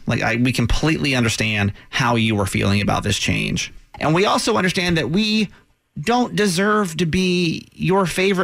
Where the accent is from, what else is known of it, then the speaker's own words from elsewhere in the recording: California, United States; now in Baltimore, United States; We came from California